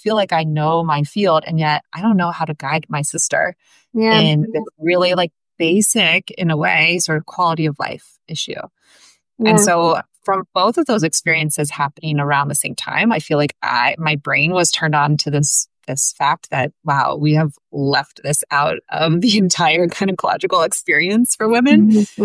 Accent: Pittsburgh, Pennsylvania, United States; now in Cleveland, United States; I'm from Pittsburgh, but I had done my training in Cleveland.

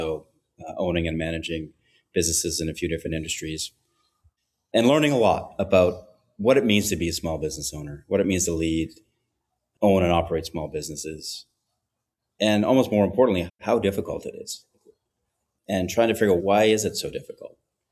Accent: Canada; moved away as an adult; now in Costa Rica; So I'm a Canadian who spends most of his time in Costa Rica. I have a wife and four kids and a dog. We moved to Costa Rica about 4 years ago.

